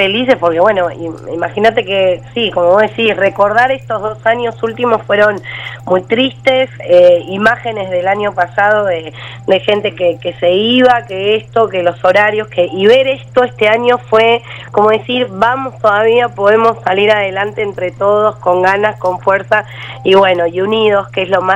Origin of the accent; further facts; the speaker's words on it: Buenos Aires, Argentina; now in Termas de Río Hondo, Argentina; Yo, por ejemplo, vivo en Termas hace 15 años, vengo de Buenos Aires